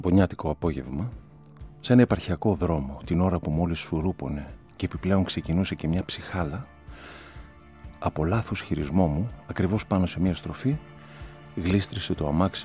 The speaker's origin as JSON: {"language": "Greek", "town": "Larissa", "region": "Thessaly", "country": "Greece", "tie": "born there", "said": "σας αποκαλύπτω πως γεννήθηκα στη Λάρισα."}